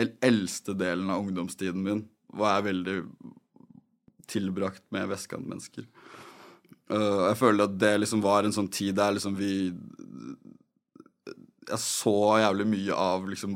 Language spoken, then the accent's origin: Norwegian; Oslo, Norway; Jeg har vokst opp på Adamstuen